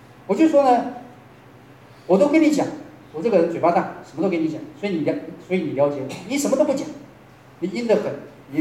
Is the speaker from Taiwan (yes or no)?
yes; Taiwan; 因为我是台湾来的，台湾的政府承认双重国籍，所以呢，台湾来的那个人，你可以拿两本护照